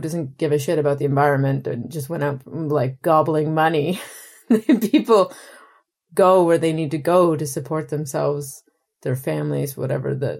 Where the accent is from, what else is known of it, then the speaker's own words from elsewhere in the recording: Maritime provinces, Canada; I am from the Maritime Provinces of Canada, for your listeners, which is a place that has been exporting labor for multiple generations.